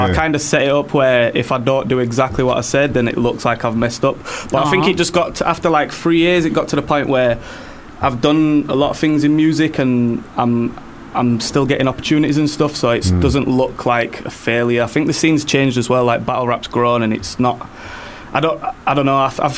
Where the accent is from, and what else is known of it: Bradford, Yorkshire and the Humber, United Kingdom; born or raised there